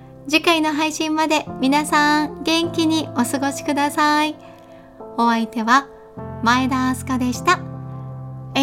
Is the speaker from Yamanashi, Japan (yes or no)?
no; Kanazawa, Ishikawa, Japan; 地元金沢でバンライフをした私たち